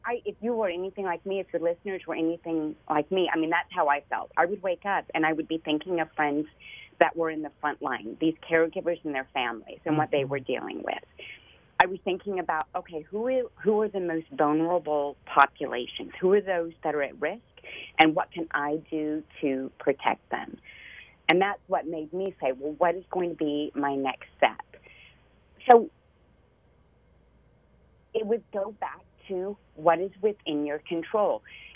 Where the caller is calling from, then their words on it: Greensboro, North Carolina, United States; So I'm in Greensboro, North Carolina, so I'm calling from my lovely home office.